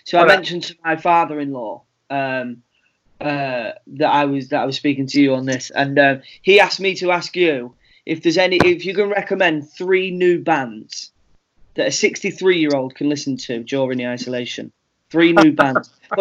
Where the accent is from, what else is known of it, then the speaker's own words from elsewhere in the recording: United Kingdom; I think it's amazing to see how us as the British have all come together